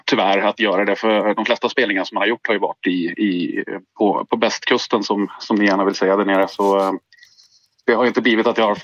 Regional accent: Dalarna County, Sweden; now in Stockholm, Sweden; Jag kommer från Dalarna från början. Bor uppe nere i Stockholm nu för tiden.

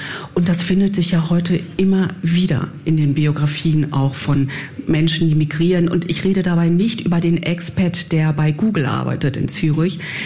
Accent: Herne, North Rhine-Westphalia, Germany; In Herne aufzuwachsen ist schon eher...

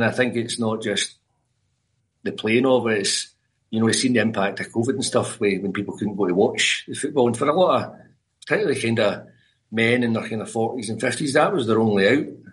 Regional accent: Glasgow, Scotland, United Kingdom; Or back when I grew up in Govan in Glasgow, you used to play with 40 people of all ages.

